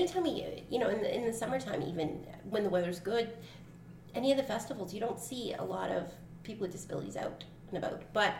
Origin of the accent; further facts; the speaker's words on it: Canada; I mean, it's the polite thing. We're Canadian.